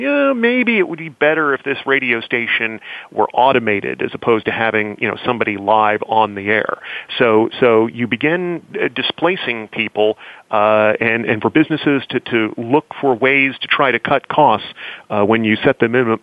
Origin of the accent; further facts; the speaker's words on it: Findlay, Ohio, United States; But that first job, which was working at a commercial radio station in my hometown of Findlay, Ohio, frankly, I would have done it for 10 cents an hour.